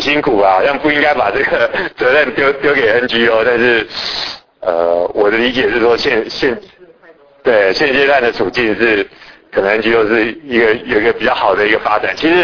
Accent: Taiwan; moved away as an adult; now in United States; 那我是来自台湾啊，我其实是今年一月才到美国来，所以对美国还没有非常了解

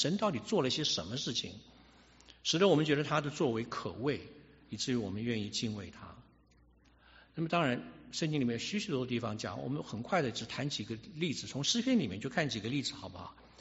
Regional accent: Taiwan; 我大家都知道我是台湾出生长大的，在台湾出生长大的教育里面呢，我们那个时候就50年代的时候出生长大的人

